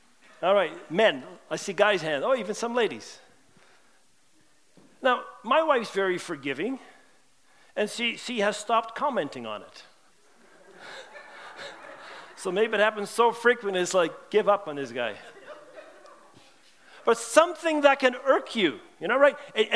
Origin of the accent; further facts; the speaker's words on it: West Coast, United States; I come from the West Coast, or at least lived there for 30 years